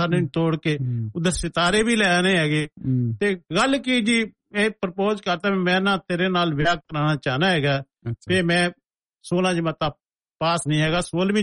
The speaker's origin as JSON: {"language": "Punjabi", "region": "Punjab", "country": "India", "tie": "born or raised there", "said": "ਤੇ ਮੈਂ ਨਾਨਕੇ ਰਹਿੰਦਾ ਆਪਣੇ, ਵੈਸੇ ਸਾਡਾ ਪਿੰਡ ਨਕੋਦਰ ਦੇ ਕੋਲ ਹੈਗਾ, ਤੇ ਉਹਨਾਂ ਦੇ ਪਿੰਡ ਦੇ ਕੋਲ ਸਾਡੇ ਨਾਨਕਿਆਂ ਦਾ ਪਿੰਡ ਸੀ, ਮੈਂ ਨਾਨਕਿਆਂ ਦੇ ਰਹਿੰਦਾ ਸੀ ਮਹਾਜਨ"}